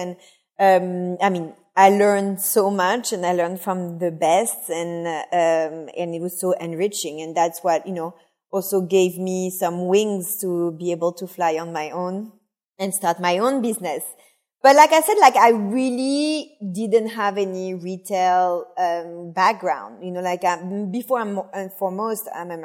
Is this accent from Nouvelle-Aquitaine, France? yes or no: yes; Cognac, Nouvelle-Aquitaine, France; accent: French; English is a second language; moved away; also born or lived in Paris; So in case you haven't realized with my very discreet French accent, I'm French. I grew up in France. I grew up actually in a place called Cognac, which is in the southwest of France